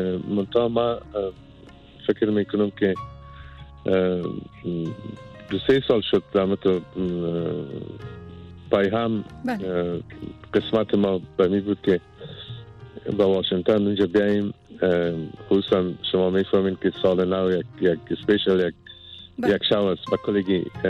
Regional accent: Afghanistan; born there; در افغانستان تولد شدیم.

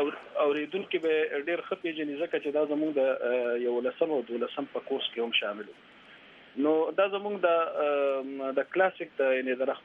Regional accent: Kharki, Khyber Pakhtunkhwa, Pakistan; also born or lived in Peshawar; نو زه د خیبر پښتونخوا تحصیل شبقدر سره تعلق ساتم، ډېره ادبي زرخیزه علاقه ده. زه په دغه کلی کې پیدا شوی یم، خرکی کلی کې.

